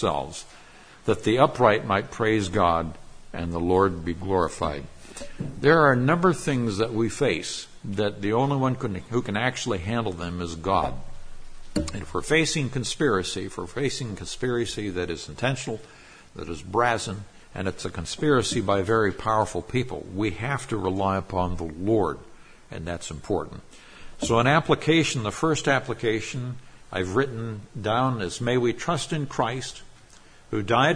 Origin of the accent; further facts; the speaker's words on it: Nigeria; Now, I grew up in Nigeria, West Africa.